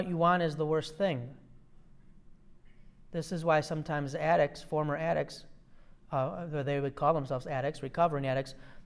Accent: Detroit, Michigan, United States; Detroit, I grew up in the Detroit area, and Detroit had a little stretch where they fell behind for a bunch of reasons and there wasn't garbage pickup.

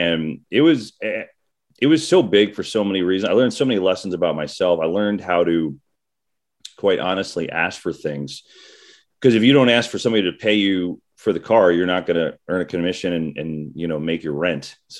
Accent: New Jersey, United States; You know, I grew up in North Jersey and then I lived in down the Jersey Shore, which is kind of like Eagles Giants mixed territory fan wise down there.

